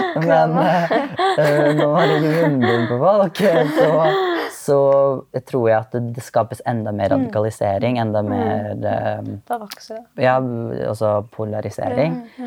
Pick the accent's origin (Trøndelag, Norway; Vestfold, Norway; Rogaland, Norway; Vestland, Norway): Vestfold, Norway; Tønsberg; det var sånn arrangement i Tønsberg der vi er fra